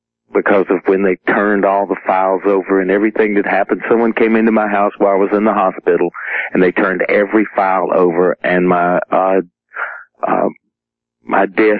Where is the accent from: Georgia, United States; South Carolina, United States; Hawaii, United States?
South Carolina, United States; Raised in South Carolina. I'm 47 years old. I was born in 1950. I grew up in South Carolina.